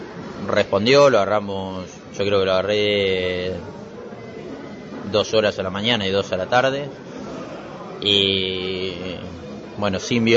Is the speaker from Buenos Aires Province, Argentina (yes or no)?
yes; Ameguino, Buenos Aires Province, Argentina; Sí, soy de Argentina, de Ameguino, provincia de Buenos Aires, que es un pueblo chico.